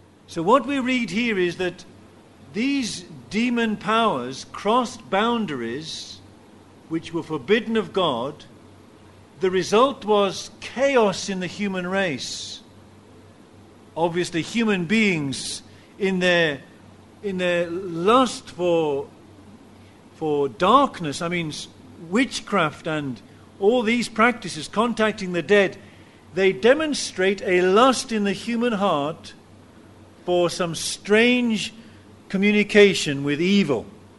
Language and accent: English; England, United Kingdom; Now, I'm an Englishman, I like to form a queue.